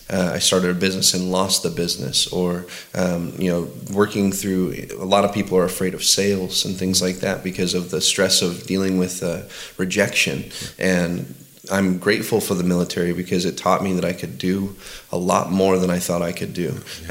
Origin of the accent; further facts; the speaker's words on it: Tri-Cities, Washington, United States; moved away; also born or lived in California; I grew up in Tri-Cities, Washington, which is a small town. I didn't know it was a small town until I moved to California